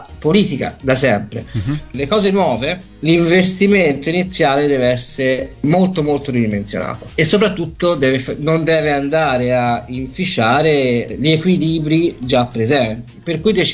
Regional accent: Viareggio, Tuscany, Italy; io sono di Viareggio, no?

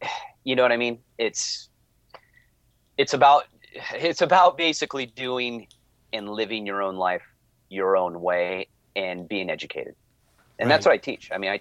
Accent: California, United States; now in Washington, United States; I grew up and lived in Southern California right along the Andreas Fault. I've been through many earthquakes.

